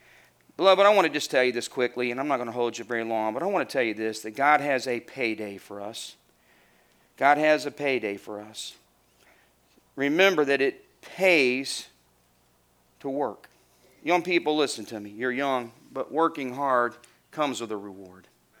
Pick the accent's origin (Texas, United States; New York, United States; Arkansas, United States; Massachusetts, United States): Arkansas, United States; when you were a little boy growing up in Arkansas back in 1981, we just didn't get to go do a lot of stuff like that.